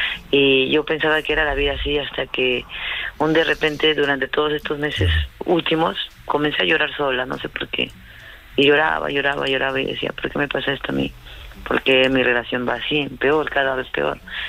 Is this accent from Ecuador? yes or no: no; Peru; now in Spain; cuando llegué por aquí a España, porque yo soy de Perú